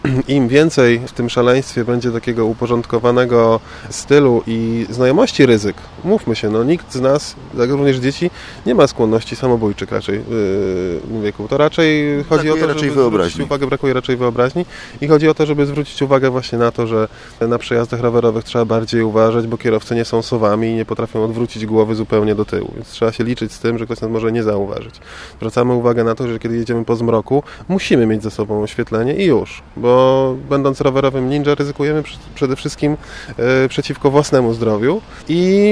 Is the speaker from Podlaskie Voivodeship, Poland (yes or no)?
no; Gdynia, Pomeranian Voivodeship, Poland; now in Gdańsk, Poland; Jako gdynianin jestem tutaj od parunastu już miesięcy mieszkańcem